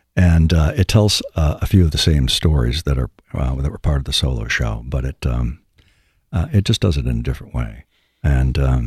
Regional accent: New York, United States; took the show home to my hometown in upstate New York

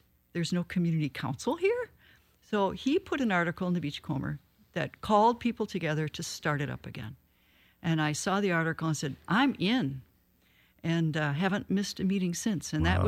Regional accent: Minnesota, United States; I spent most of my life in Minnesota. I was born in Wisconsin.

